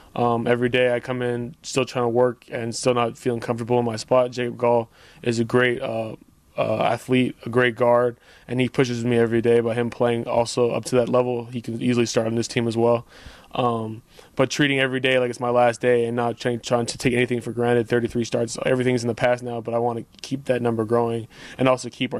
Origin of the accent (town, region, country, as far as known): Montreal, Quebec, Canada; born or raised there; now in United States